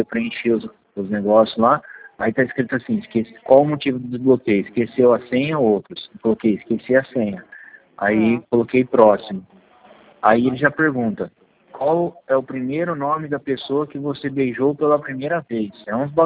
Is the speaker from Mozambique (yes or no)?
no; Bauru, São Paulo, Brazil; eu sou de Bauru.